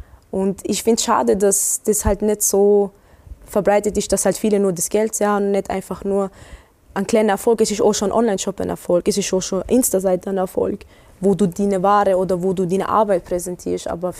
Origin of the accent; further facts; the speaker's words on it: Morocco; Weil ich habe damals, wo ich jetzt im Urlaub war, habe ich Fotoshooting gehabt in meiner Heimatstadt in Marokko.